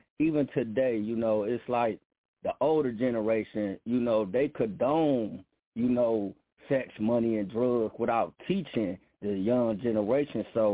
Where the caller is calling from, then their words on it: Cleveland, Ohio, United States; Well, I'm actually calling from Cleveland.